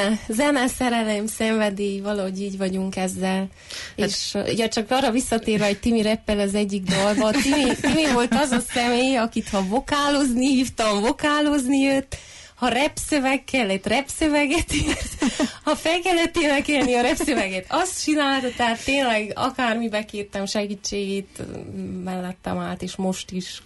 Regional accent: Sfântu Gheorghe, Covasna, Romania; now in Târgu Mureș, Romania; itt dolgozom 2016 óta, de még mindig az itteni zenei körökben úgy éreztem magam, mint sepsiszentgyörgyi, viszont sepsiszentgyörgyön már egy kicsit el vagyok felejtve, már vásárhelyiként vagyok tekintve

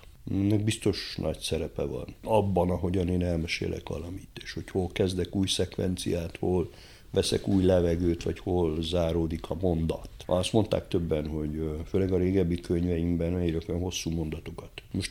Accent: Székely Land, Romania; Félig meddig a Székelyföldön nevelkedtem, és falun. De különben is Erdélyben, most már nem, de még mindig azért vidéken, meg Székelyföldön azért egy archaikusabb nyelvállapotban vagyunk. Egy régebbi nyelvet használunk, vagy nagyon sok régies fordulatot

